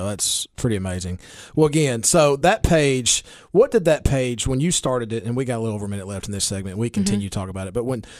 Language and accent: English; Baxter, Tennessee, United States; So I'm a Baxter guy. Love my hometown. Love mm-hmm. my community. I live west of Baxter. Grew up west of Baxter. Not the city limits, but Baxter is my place.